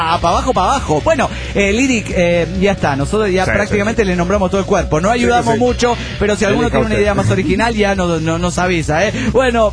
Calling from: Trelew, Chubut, Argentina; de Trelew, Chubut, República Argentina.

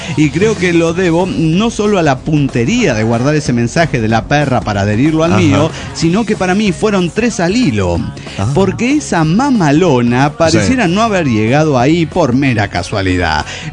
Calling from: San Luis, Argentina; de las Sierras de San Luis, Argentina.

